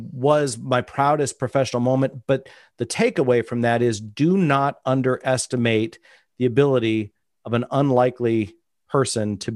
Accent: Illinois, United States; I'm from the cornfields of Central Illinois. I'm not from Chicago. I'm 130 miles away.

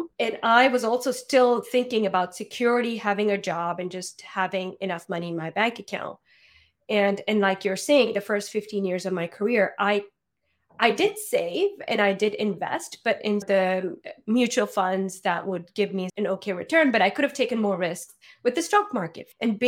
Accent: Pakistan; growing up in Pakistan, and not growing up with like a scarcity mindset.

